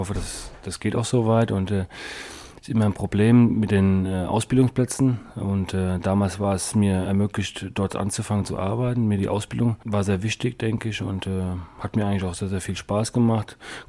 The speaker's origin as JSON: {"language": "German", "town": "Frankfurt", "region": "Hesse", "country": "Germany", "tie": "born or raised there", "said": "Ja, ich bin in Frankfurt geboren, bin also dort auch in einem Vorort zur Schule gegangen."}